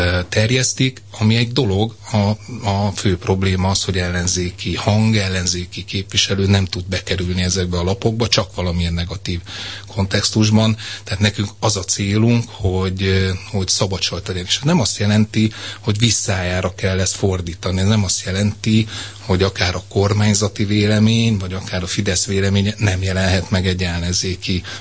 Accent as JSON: {"language": "Hungarian", "town": "Pécs", "region": "Baranya", "country": "Hungary", "said": "nagyon szeretem azt, hogy pécsi vagyok"}